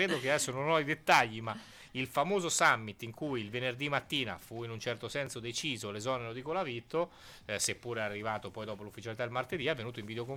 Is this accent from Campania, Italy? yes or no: yes; Naples, Campania, Italy; born there; Tanto io ci sono anche nato a Napoli, non ho mai avuto il piacere di viverci in una città meravigliosa, però sì, sono nato a Napoli